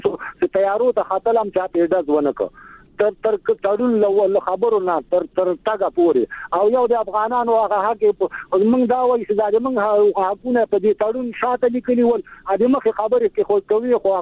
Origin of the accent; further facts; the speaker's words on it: Afghanistan; زه یو افغان یم